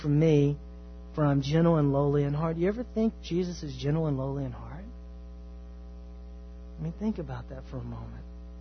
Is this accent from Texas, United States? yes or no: yes; Texas, United States; Okay, I grew up in East Texas.